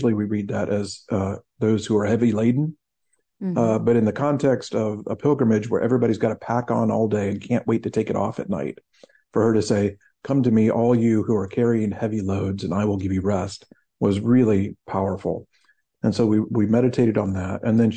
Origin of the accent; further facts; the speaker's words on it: United States; I feel like as an American, we have this kind of built-in sense of self-reliance and individuality